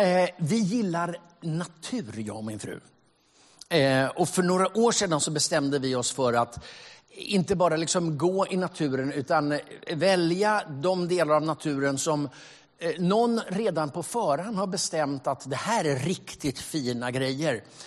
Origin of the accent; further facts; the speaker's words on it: Stockholm, Stockholm County, Sweden; also born or lived in South America; Jag är uppvuxen i Stockholm, men missionärsbarn har bott ett gäng år i Sydamerika.